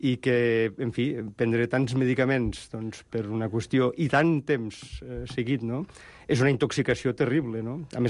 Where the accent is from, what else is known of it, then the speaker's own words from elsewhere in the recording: Lleida, Catalonia, Spain; jo sóc de Lleida